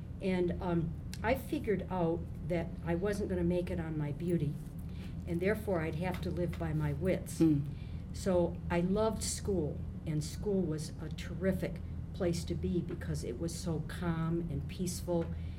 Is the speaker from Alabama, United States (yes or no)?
no; New York, United States; I grew up on the St. Lawrence River in upstate New York in an area that we affectionately call the Sticks because it's rural, hard rock, conservative America, very poor dairy farms.